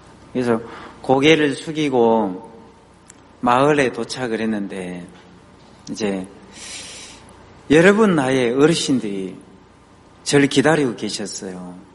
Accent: Sinan, South Jeolla, South Korea; 그 전라남도 신안이 제 고향인데

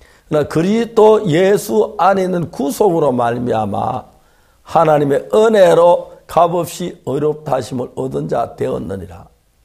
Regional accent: South Korea; 여러분 우리는 대한민국 사람입니다.

